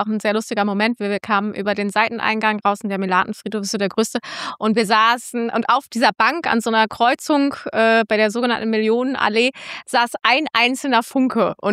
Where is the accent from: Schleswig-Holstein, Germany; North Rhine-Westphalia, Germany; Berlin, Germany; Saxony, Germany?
North Rhine-Westphalia, Germany; Cologne; als Kölnerin